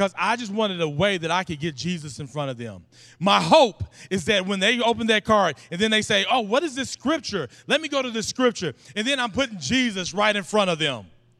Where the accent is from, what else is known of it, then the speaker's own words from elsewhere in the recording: Guthrie, Oklahoma, United States; because we grew up in a small town, I grew up in Guthrie